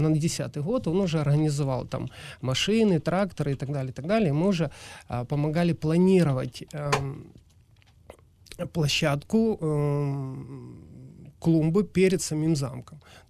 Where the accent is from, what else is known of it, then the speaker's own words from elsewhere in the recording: Ukraine; так как я человек, так как я украинец, я причастен этой культуре